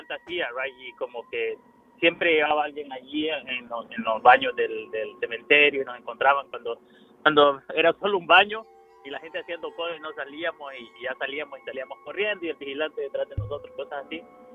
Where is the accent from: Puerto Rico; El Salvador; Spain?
El Salvador; Soy de El Salvador.